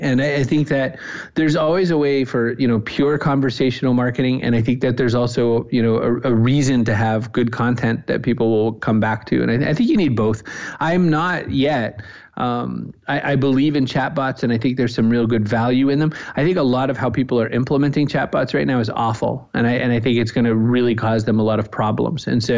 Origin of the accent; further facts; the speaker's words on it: New England, United States; East Coast, New England, work until you're dead kind of guy.